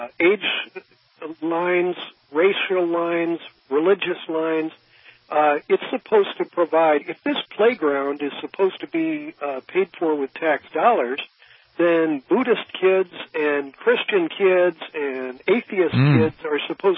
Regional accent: St. Louis, Missouri, United States; I come from St. Louis, and back in the 50s and 60s, and even into the 70s

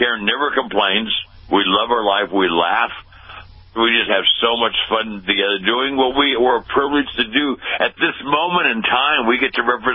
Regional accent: Pasadena, California, United States; But my parents begged me to go to this Christian school in our town. I was born and raised in Pasadena.

